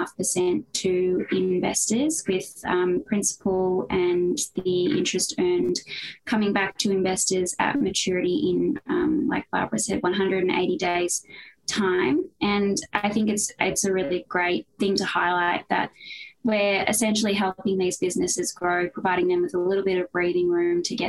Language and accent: English; Australia; As an Australian, gosh, we've been seeing sort of shortages of toilet paper since mid-February last year